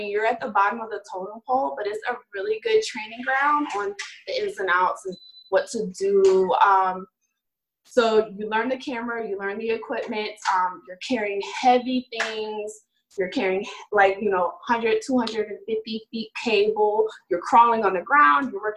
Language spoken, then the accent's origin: English; Atlanta, Georgia, United States; I'm from Atlanta, Georgia.